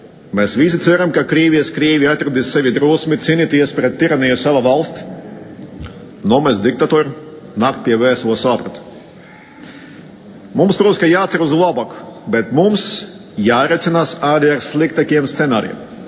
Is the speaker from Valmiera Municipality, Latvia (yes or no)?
no; Riga, Latvia; Latvian is a second language; Es uzaugu vienu no Rīgas mikrorajoniem, galvenokārt pavadot laiku ar draugiem pagalmā.